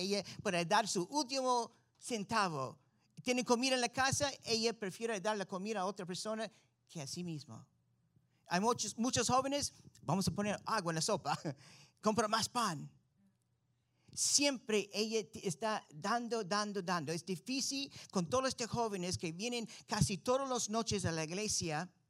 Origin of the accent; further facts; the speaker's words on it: Florida, United States; Spanish is a second language; also born or lived in Peru; Para mí, para regresar aquí en Melbourne, yo soy de Brevard County. Para mí, aquí, yo necesito acostumbrarme de nuevo. Yo soy más peruano que gringo.